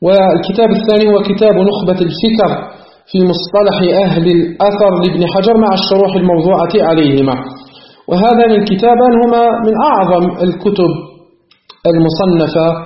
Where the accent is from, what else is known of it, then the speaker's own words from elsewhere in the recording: Algeria; من علماء بلدنا الجزائر